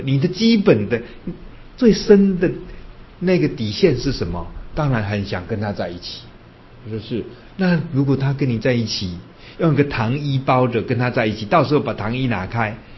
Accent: Yilan County, Taiwan; 我在想以前呢，我是宜兰人，我常常都这么想

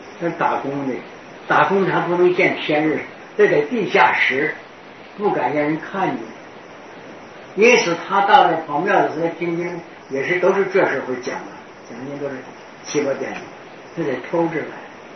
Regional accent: China; 我是中国人啊

